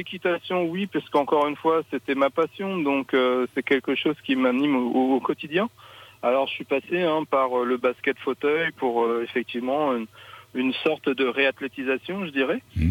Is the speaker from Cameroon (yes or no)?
no; Hauts-de-France, France; born there; moved away; je suis né dans l'Aisne et j'en suis parti même assez rapidement, mais je suis effectivement natif de la Picardie.